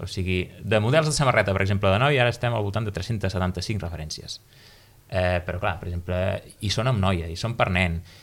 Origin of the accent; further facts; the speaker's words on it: Reus, Catalonia, Spain; jo sóc de Reus, no sóc d'un poblet